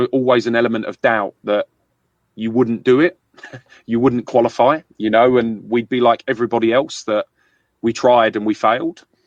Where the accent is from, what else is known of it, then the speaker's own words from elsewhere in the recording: London, United Kingdom; accent: London; Look, I grew up in London. I don't know how good you are with English accents, Andreas, but mine is a London accent. So I grew up in London.